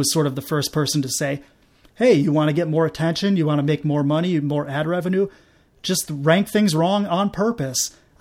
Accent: Syracuse, New York, United States; Dan, I took a trip to our hometown of Syracuse, my hometown of Syracuse.

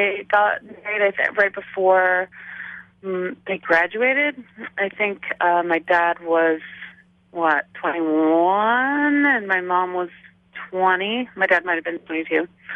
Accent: Seattle, Washington, United States; also born or lived in Bay Area; My parents married there. My brother and I were born in the Bay Area, and I grew up mostly in Seattle.

